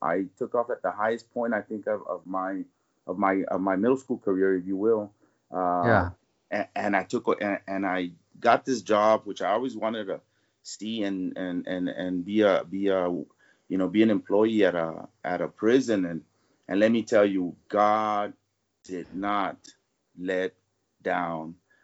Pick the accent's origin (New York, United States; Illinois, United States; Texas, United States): Texas, United States; I'm from South Texas.